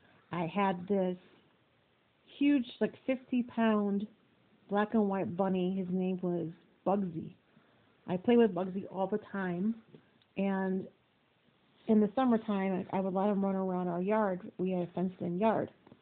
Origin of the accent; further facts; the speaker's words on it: Round Lake, Illinois, United States; I grew up in Round Lake, Illinois. It was a pretty much small blue-collar neighborhood where everybody got along with everyone.